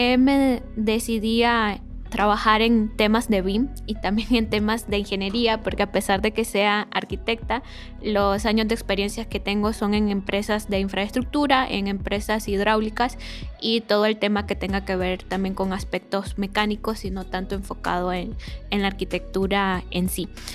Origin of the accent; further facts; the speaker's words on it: Estelí, Nicaragua; born there; yo soy de Nicaragua, específicamente nací en una ciudad que se llama Estelí, queda al norte de Nicaragua y es una zona montañosa que queda cerca de la frontera con nuestro país vecino que es Honduras.